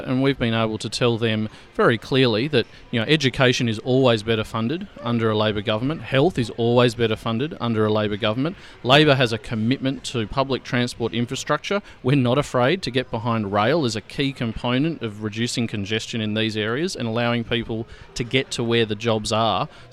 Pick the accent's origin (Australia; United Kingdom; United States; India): Australia; Kelmscott, Western Australia; I started my legal career in Kelmscott. I grew up in the Kelmscott Hills. I went to school in Armidale.